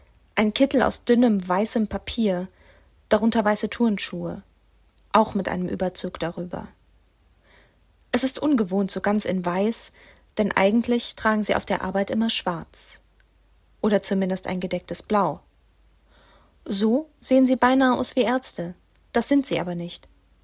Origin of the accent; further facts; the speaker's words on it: Mainz, Rhineland-Palatinate, Germany; Also ich bin 1993 in Mainz geboren. Ich bin dort aufgewachsen, zur Schule gegangen.